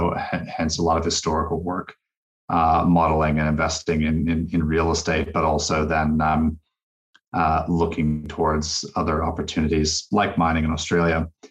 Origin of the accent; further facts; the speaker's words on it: United States; also born or lived in United Kingdom; I'm from North America, grew up in the U.S., went to school on the West Coast, and ended up going to school internationally.